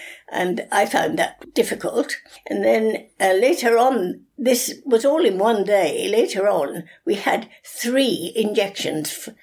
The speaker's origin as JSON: {"language": "English", "region": "Wales", "country": "United Kingdom", "tie": "born there", "said": "I was born in Monmouthshire."}